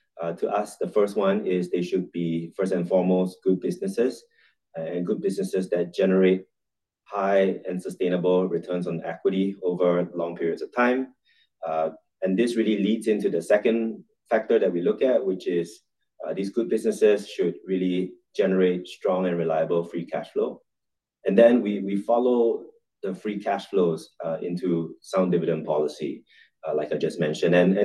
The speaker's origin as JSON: {"language": "English", "country": "Singapore", "tie": "born or raised there", "said": "Personally, I'm Singaporean. I've been born and raised in Asia"}